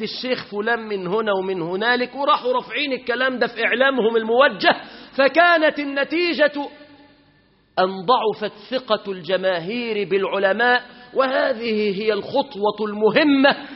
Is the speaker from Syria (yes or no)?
no; Egypt; اللهم احفظ بلادنا مصر، اللهم احفظها من كل فتنة وسوء